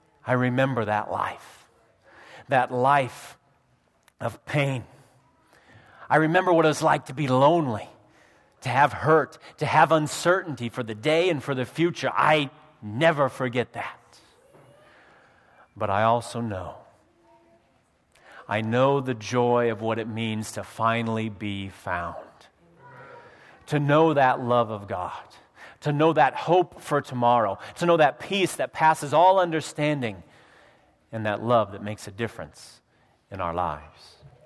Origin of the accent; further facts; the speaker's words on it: Iowa, United States; If I have to leave my hometown in Iowa, if I have to leave my friends, if I have to leave my relatives